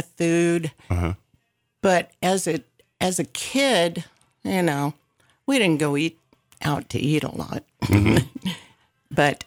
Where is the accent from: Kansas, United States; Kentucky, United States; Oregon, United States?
Kansas, United States; Overland Park; It was not super close to us, but it wasn't terribly far.